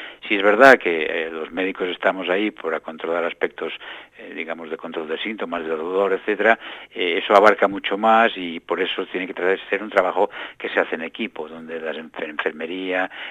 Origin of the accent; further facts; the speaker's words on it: Spain; yo vengo desde España, tengo un sesgo cultural, pero creo que Argentina no es muy diferente.